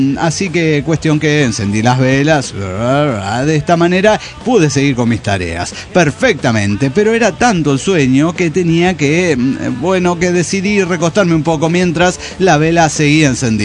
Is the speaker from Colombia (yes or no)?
no; Valparaíso, Zacatecas, Mexico; now in Zacatecas, Mexico; A las primeras semanas de vivir solo en Zacatecas, regresé una noche de mi pueblo natal, Valparaíso, que es donde nací